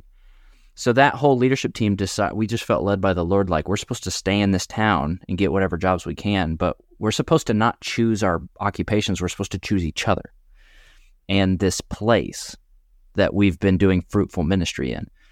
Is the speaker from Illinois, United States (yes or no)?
yes; Illinois, United States; And I was born and raised in Illinois, central Illinois area.